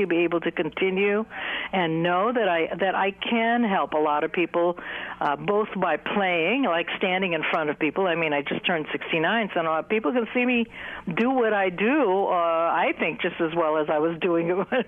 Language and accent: English; Manila, Metro Manila, Philippines; my father was American and we grew up in Manila, and my sister and I were playing ukuleles sitting by the transistor radio.